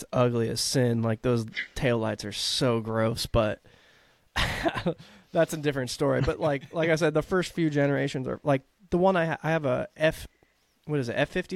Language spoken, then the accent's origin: English; Texas, United States; Obviously, as a kid, I wanted a classic Mini, but growing up in Texas, we just said there's giant SUVs.